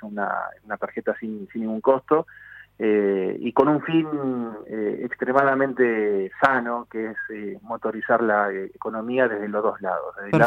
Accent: Tierra del Fuego, Argentina; me parece que está en nuestro ADN salir adelante como argentinos, como fueguinos

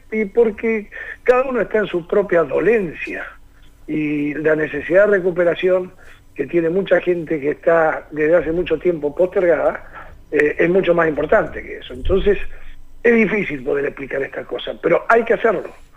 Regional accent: Argentina; los argentinos somos distintos

